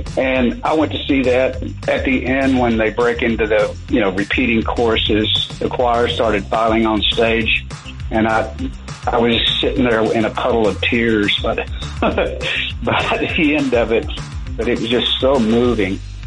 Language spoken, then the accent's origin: English; Tennessee, United States; I got to see them for the first time in my home state in the eastern part of the state of Tennessee.